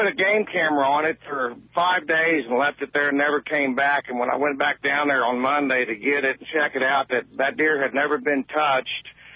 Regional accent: Jefferson City, Missouri, United States; I have a farm not too far from you. I'm from Jeff City. We have a farm down in Chemoy, Missouri.

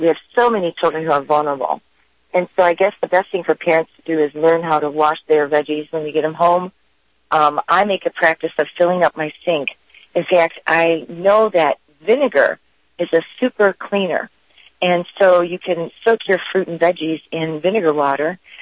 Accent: Michigan, United States; I know that I came from Michigan, and we have these wonderful Michigan cherries. In fact, I think we grow more cherries in Michigan where I was living than anywhere.

